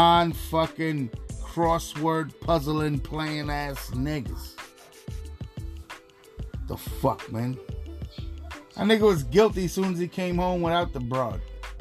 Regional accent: New York, United States; I'm an Eastern Seaboard type of guy. Born and raised in New York, like I said.

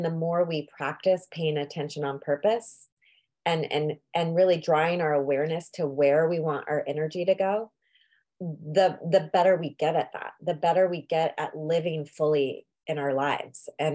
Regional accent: Oregon, United States; I'm from Oregon, so it's kind of nice to be close to home.

